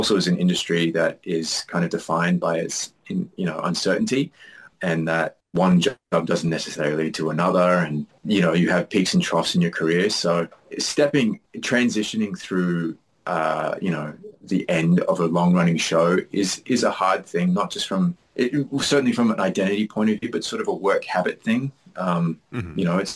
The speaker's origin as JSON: {"language": "English", "country": "Australia", "said": "At the same time, I think as an Australian, we just want to tell stories"}